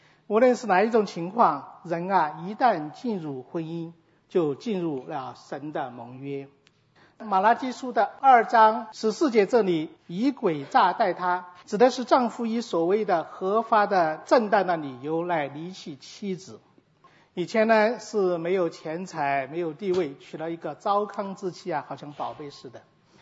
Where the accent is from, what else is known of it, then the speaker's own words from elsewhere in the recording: China; 而我们从中国来的，都是在民政局登记，然后领的结婚证